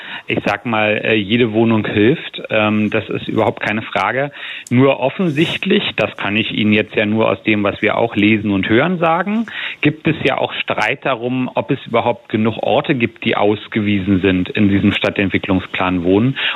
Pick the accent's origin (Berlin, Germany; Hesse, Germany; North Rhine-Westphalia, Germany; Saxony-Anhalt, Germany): Berlin, Germany; born there; ich sage das mal selbst als geborener Berliner, Berlin wird voller werden